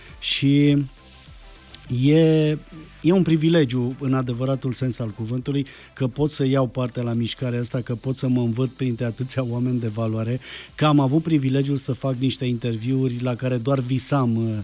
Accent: Hunedoara County, Romania; Păi eu vin din Valea Jiului.

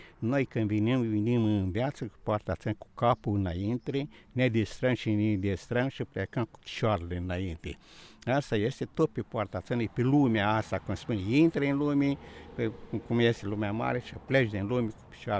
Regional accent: Luncani, Romania; born there; la Luncani, sus pe deal, care e un monument istoric, vechi, foarte frumos.

